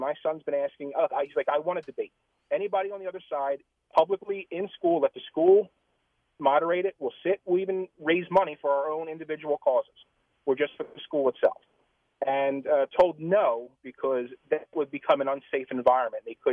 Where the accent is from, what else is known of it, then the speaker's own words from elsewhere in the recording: Philadelphia, Pennsylvania, United States; we are from Philly originally.